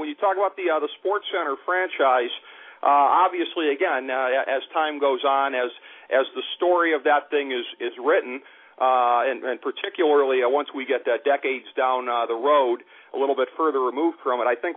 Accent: Cleveland, Ohio, United States; Here in the Rust Belt, I grew up in Cleveland.

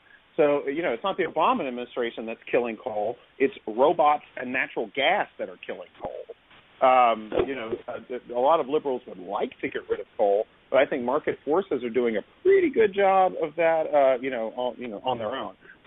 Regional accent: Louisiana, United States; born there; I don't know enough about Louisiana politics, even though I was born right outside New Orleans.

